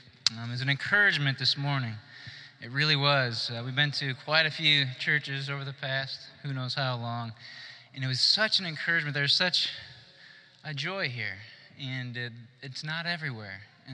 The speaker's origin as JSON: {"language": "English", "region": "Ohio", "country": "United States", "said": "we're from Ohio."}